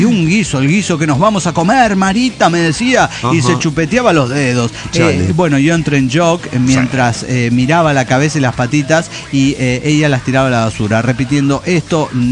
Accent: La Pampa, Argentina; born there; Yo nací en La Pampa

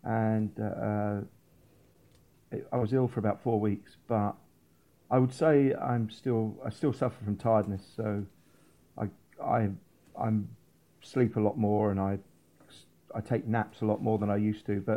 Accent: London, United Kingdom; I grew up in South London. My family were all market traders.

